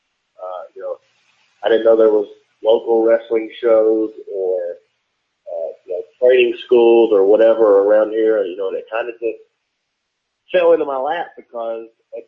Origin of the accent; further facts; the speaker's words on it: Bristol, Virginia, United States; here in my hometown of, well, on the Tennessee side of my hometown of Bristol. You know, I'm on the Virginia side